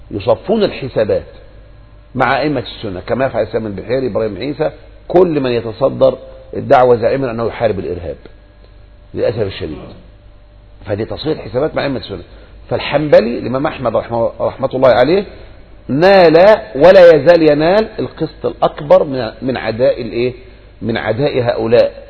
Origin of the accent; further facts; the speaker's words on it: Egypt; فلهذا انتشر عندنا في مصر معروف كده، أي واحد متمسك يقال حنبلي